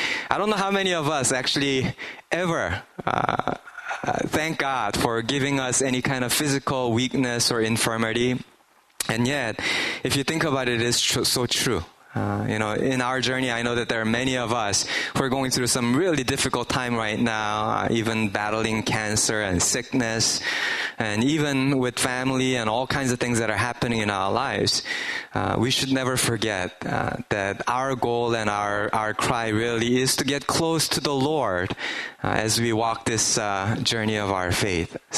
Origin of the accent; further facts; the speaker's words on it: Canada; now in California, United States; I grew up in Canada, so in Canada, every December, we get to have White Christmas. We don't get to do that here in California.